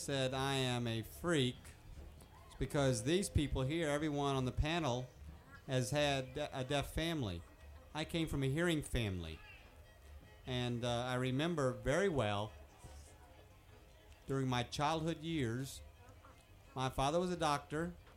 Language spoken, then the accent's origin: English; Baltimore, Maryland, United States; Took me to famous hospitals, Johns Hopkins in Baltimore. I'm from Baltimore.